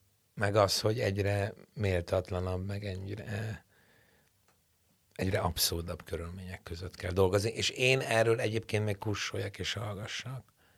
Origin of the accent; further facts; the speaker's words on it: Hungary; Az, hogy én magyar vagyok. Az, hogy én ebben a közegben nőttem föl, itt dolgoztam